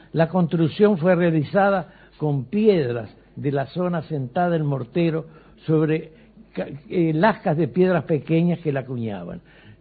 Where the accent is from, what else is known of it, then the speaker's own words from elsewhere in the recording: Canelones, Uruguay; Montevideo y Sauce y Canelones, por eso somos canarios, procedemos.